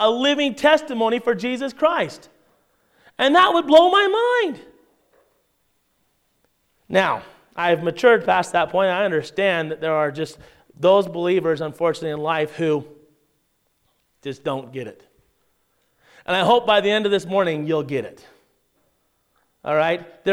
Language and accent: English; Pocatello, Idaho, United States; also born or lived in Las Vegas; But I grew up in Pocatello, Idaho, right? And the Lord moved me away, took me down to Sin City, Las Vegas, you know, and I got saved down there, and he moved me back.